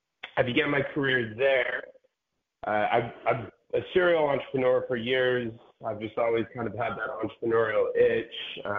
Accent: Salt Lake City, Utah, United States; My background, I grew up in Salt Lake City, Utah, and graduated from there and went off to college, attended University of Miami, 2002 to 2006.

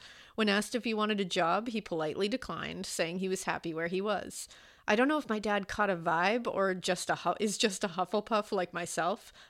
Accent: Des Plaines, Illinois, United States; I grew up in Des Plaines, Illinois, and graduated from Maine West High School.

